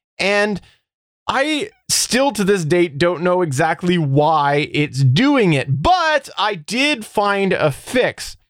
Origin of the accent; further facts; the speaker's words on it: Canada; because I speak weird as a Canadian, clearly